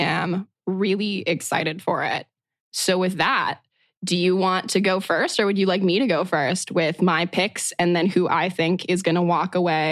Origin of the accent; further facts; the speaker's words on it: New Mexico, United States; because I'm born and raised in New Mexico.